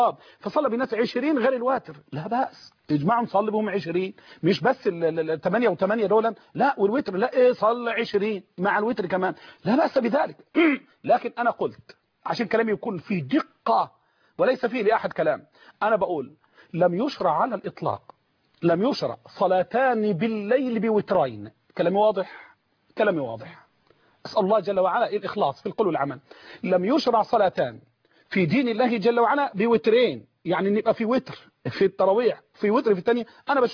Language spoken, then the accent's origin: Arabic; Mansoura, Dakahlia, Egypt; إنما نشهد حقا يجيب عندنا في المنصورة